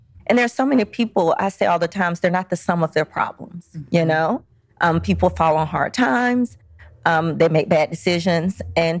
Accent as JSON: {"language": "English", "region": "Georgia", "country": "United States", "tie": "born or raised there", "said": "I'm from DeKalb County, grew up here, Avondale Elementary School, Avondale High School. And so I'm from the community."}